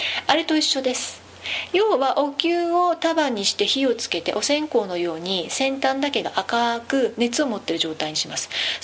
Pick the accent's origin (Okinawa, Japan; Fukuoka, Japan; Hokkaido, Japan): Hokkaido, Japan; まあ私北海道の人間なので、昔なんかストーブっていうのすごい 使ってた世代なんですね。